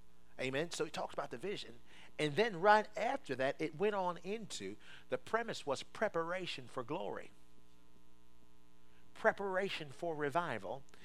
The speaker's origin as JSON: {"language": "English", "region": "Maryland", "country": "United States", "tie": "born or raised there", "said": "This ain't my hometown. My hometown is in Maryland."}